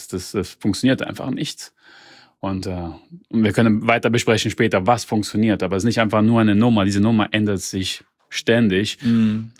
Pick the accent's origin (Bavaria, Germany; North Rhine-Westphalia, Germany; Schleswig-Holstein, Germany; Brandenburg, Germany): North Rhine-Westphalia, Germany; Bonn; born there; Meine Mutter ist aus Deutschland. Ich bin in Deutschland geboren, Bonn.